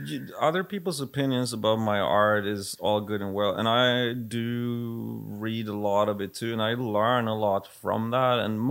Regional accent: Sweden; accent: Swedish; English is a second language; And with my Swedish accent and all the shit I got going for me.

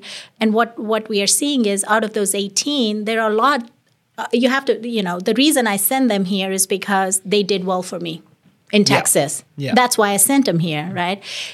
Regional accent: India; So, as you know, I was born and brought up in India.

